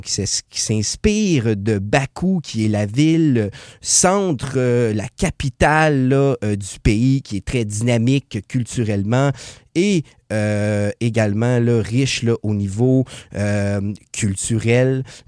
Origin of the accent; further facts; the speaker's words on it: Quebec, Canada; On revient ensuite chez nous au Québec